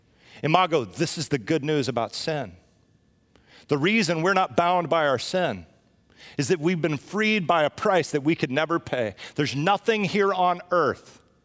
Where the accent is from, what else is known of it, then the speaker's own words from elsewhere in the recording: Texas, United States; I'm from Texas.